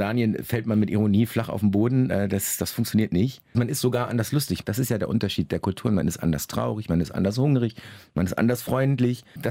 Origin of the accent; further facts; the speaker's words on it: Lower Saxony, Germany; first language German; Und Deutsch ist definitiv meine erste Sprache und meine Muttersprache und auch definitiv eine Heimat. Also die Sprache ist für mich eine Heimat. Vielleicht mehr als die Felder und Wälder und Wiesen Niedersachsens. Aber meine emotionale Heimat liegt mindestens genauso sehr im Nahen Osten.